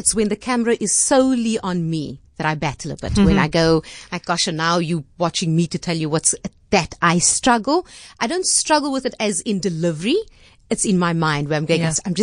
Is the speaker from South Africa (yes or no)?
yes; Somerset West, Western Cape, South Africa; It was Anine Ferreira. She's got Ferreira Couture in Somerset West.